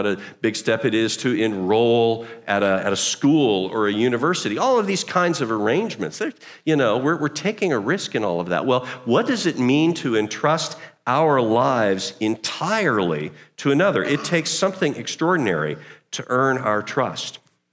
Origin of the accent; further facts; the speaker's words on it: United States; Now, I'm an American, and so I am, you know, I have come through the American experience